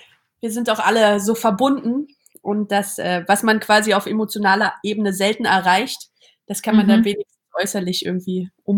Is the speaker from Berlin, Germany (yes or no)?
yes; Berlin, Germany; ich bin im Neubaublock aufgewachsen, am Rand von Berlin.